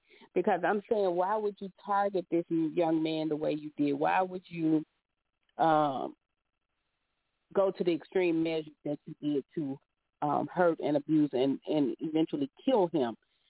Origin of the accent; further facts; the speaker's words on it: Memphis, Tennessee, United States; So when I grew up in Memphis, we looking at the late 70s, early 80s.